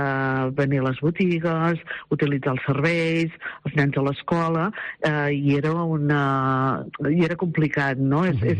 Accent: Catalonia, Spain; nosaltres som de la comarca de l'Anoia, que som de l'Alta Anoia

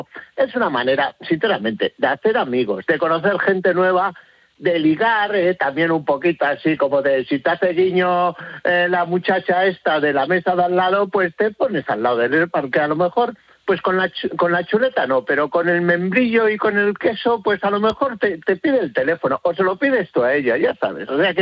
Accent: Basque Country, Spain; accent: Basque; como se me nota que mi acento euskaldun no es muy depurado

